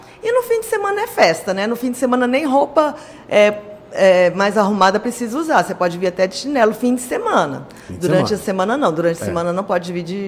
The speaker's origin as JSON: {"language": "Portuguese", "town": "Brasília", "region": "Federal District", "country": "Brazil", "tie": "born there", "said": "Eu nasci em Brasília, sou apaixonada por esse lugar"}